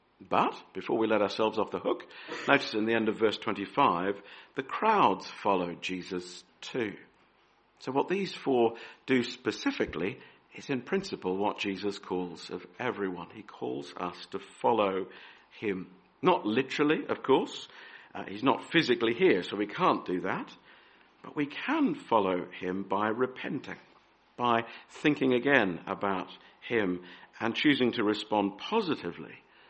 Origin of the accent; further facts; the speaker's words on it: Australia; because I grew up in Australia, fishing for me was going out in a boat on the Gold Coast